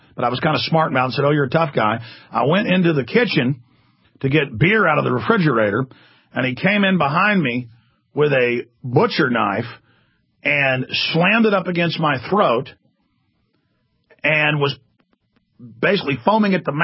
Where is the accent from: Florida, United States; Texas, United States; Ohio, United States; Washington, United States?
Texas, United States; Dallas; but I grew up in Dallas.